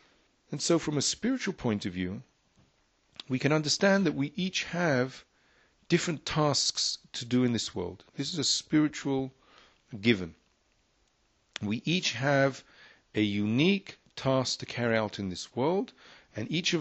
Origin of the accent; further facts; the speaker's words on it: England, United Kingdom; because I'm English, I don't know about basketball.